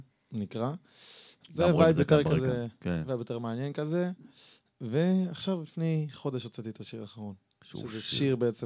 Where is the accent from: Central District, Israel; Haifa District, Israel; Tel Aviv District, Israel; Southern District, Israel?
Tel Aviv District, Israel; Bnei Brak; also born or lived in northern Israel; now in Jerusalem, Israel; נולדתי בצפון, עברתי בגיל 8 לבני ברק, ולפני 3 שנים לירושלים.